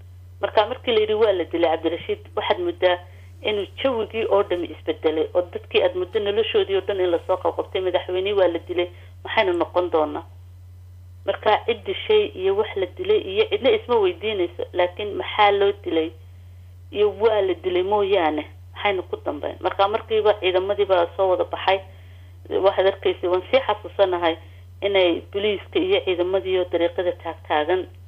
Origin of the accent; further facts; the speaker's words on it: Hargeisa, Woqooyi Galbeed, Somalia; also born or lived in Berbera; ayaan ka guurnay waxaan haddana u guurnay berbera ayaan haddana ku jiray standard 6 7 iyo 70 alkantaasan joognay iyadana ilaa 3 sanadood aan deganay haddana waan ka soo guurnay 1972 waxaan soo guurnay Hargeysa standard 8